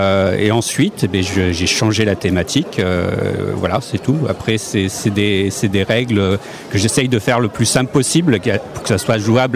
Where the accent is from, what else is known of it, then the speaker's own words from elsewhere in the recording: Limoges, Nouvelle-Aquitaine, France; Parce que moi, je viens de Limoges. Il y a des groupements d'auteurs à Limoges.